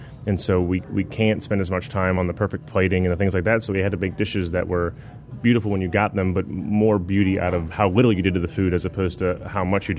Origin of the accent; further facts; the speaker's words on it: New Orleans, Louisiana, United States; growing up in New Orleans and growing up with this kind of cuisine with all the great seafood and all the long growing seasons and great produce